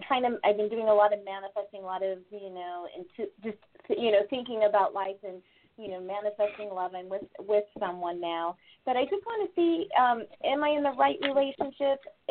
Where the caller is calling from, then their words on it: California, United States; I'm calling in from California.